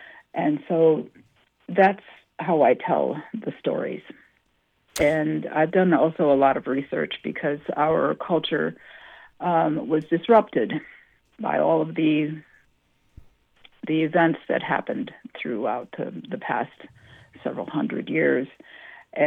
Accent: South Dakota, United States; something that I heard throughout my life, growing up in South Dakota, a little bighorn was spoken of many, many times throughout my life

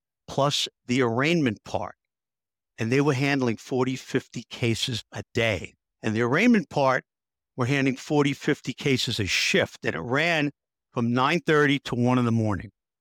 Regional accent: New York City, New York, United States; And I grew up in the North Bronx, right? I think I'm street smart.

